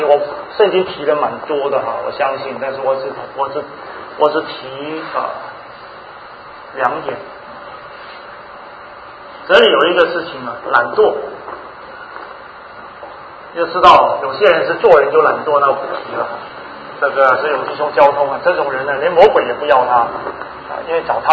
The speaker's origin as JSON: {"language": "Chinese", "country": "Hong Kong", "tie": "born or raised there", "said": "你知道我在香港长大的，香港是每分钟都在讲，你看不到路上有人站。"}